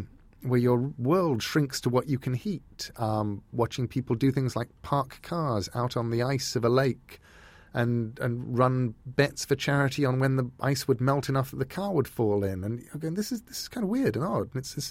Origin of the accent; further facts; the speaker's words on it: England, United Kingdom; now in United States; I'm English.